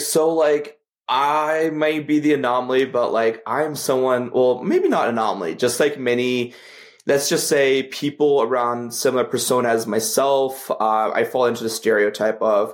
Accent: Canada; I would say poutine because I'm Canadian.

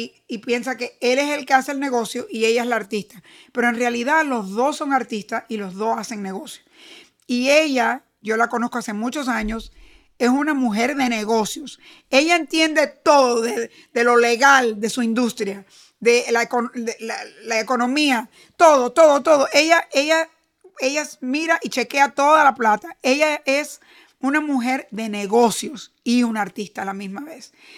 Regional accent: Cuba; Y nosotros los cubanos, cuando vinimos de Cuba, nos criaron así.

